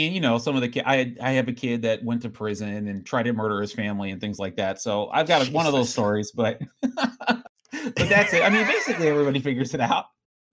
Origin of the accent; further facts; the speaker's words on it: Riverside, California, United States; So, I grew up in Riverside, and we grew up on opposite sides of the tracks.